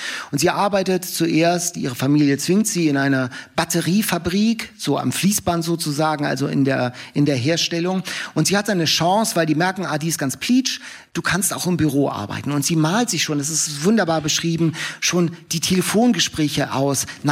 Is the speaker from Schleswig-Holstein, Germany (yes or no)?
yes; Lübeck, Schleswig-Holstein, Germany; ich komme ja aus Lübeck